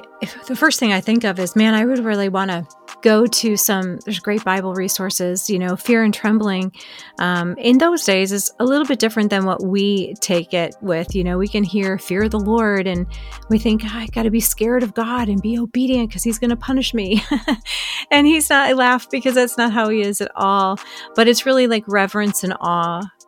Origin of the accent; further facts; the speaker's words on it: Illinois, United States; Well, I grew up in the Chicago suburbs And I was a musical theater actress.